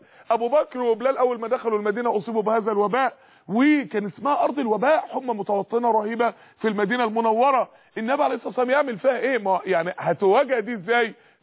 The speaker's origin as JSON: {"language": "Arabic", "country": "Egypt", "said": "اعلى نسبه معدل فشل كلوي في العالم كله عندنا في مصر هنا"}